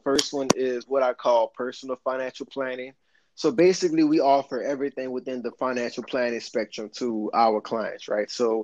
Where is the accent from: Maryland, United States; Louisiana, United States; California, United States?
Louisiana, United States; New Orleans; also born or lived in Hammond, Louisiana; I had just finished undergrad at Southeastern Louisiana University. So I'm originally from New Orleans.